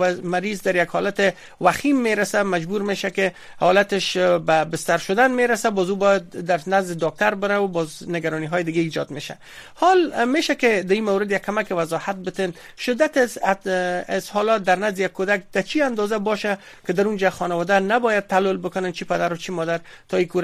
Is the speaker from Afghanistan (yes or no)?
yes; Afghanistan; خود ما شما افغان هستیم